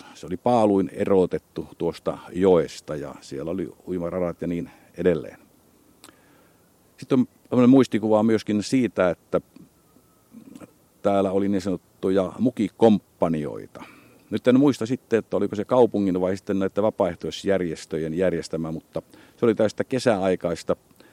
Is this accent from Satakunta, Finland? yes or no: yes; Pori, Satakunta, Finland; born there; now in Nakkila, Finland; olen syntynyt Porissa. Ja vaikka nyt olen asunut Nakkilan kirkon vaiheella vuodesta 1969, niin koin kuitenkin väkevästi olevani porilainen edelleenkin.